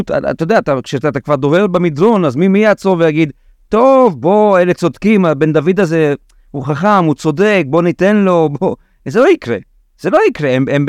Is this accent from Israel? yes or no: no; Romania; אני בא מאחת מהאזות, רומניה, עשירה, יפה, אנשים זה, במרכז אירופה